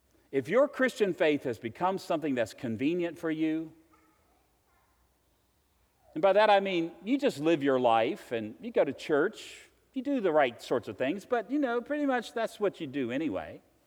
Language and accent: English; Virginia, United States; I come from Virginia. We have the best state flag in the union.